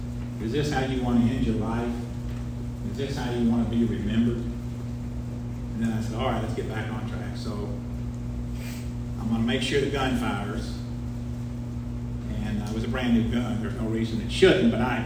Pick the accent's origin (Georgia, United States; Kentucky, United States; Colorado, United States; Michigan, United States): Kentucky, United States; Nicholasville; in my hometown, which is 12 miles south of Lexington, Kentucky, in Nicholasville, in a cemetery where my grandparents were buried.